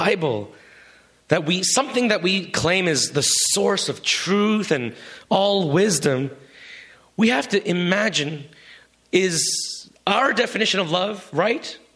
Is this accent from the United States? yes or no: no; Vancouver, British Columbia, Canada; I grew up in Vancouver.